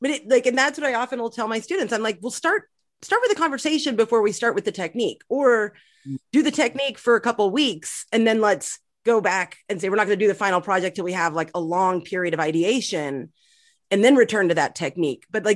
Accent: Plano, Texas, United States; like the district that I grew up in near Dallas

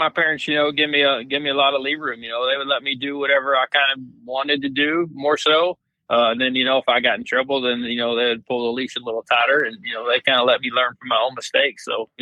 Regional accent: Fort Smith, Arkansas, United States; also born or lived in Omaha, Nebraska; I was actually born in Omaha, Nebraska. Don't remember much. We moved from Omaha when I was three. So I've lived in Arkansas since I was three.

